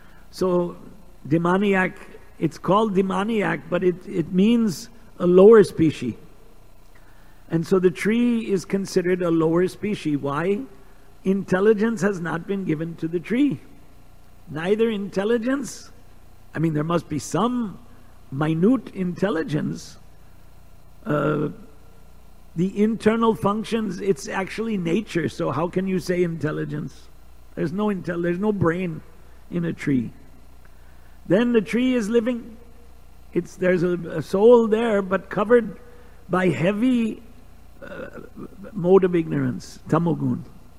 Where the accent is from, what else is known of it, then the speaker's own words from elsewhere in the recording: Evanston, Illinois, United States; I grew up in Evanston, they called it the city of churches and trees.